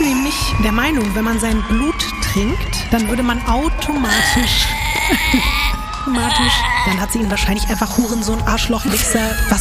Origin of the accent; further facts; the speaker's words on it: Berlin, Germany; Und ich komme auch aus Berlin.